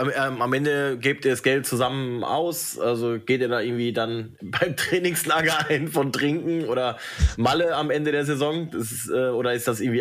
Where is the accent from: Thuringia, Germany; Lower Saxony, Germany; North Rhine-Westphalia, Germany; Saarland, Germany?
North Rhine-Westphalia, Germany; Hamm; moved away; bei uns, da wo ich aufgewachsen bin, in Hamm, das ist halt mehr so ein Eishockey-Standort als hier unten im Südwesten. da wo ich jetzt wohne, in einem Umkreis von Karlsruhe